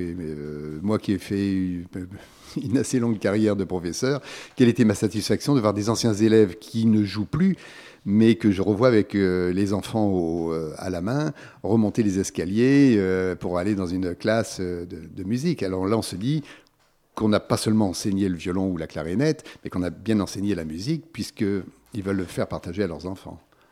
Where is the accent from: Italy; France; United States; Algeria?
France; Lille, Hauts-de-France; ma ville natale, Lille